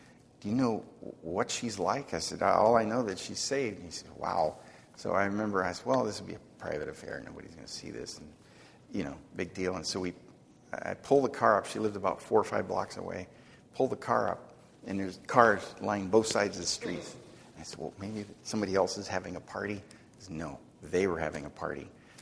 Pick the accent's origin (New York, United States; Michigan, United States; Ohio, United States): Ohio, United States; born there; also born or lived in Indiana; She lived in Ohio. I was born in Ohio